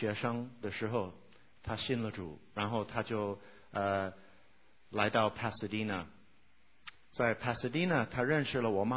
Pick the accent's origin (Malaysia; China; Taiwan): Taiwan; now in United States; 我的心是在中国，我在台湾长大，我小时候学了一点那个台语，真歹势吼，我袂晓讲。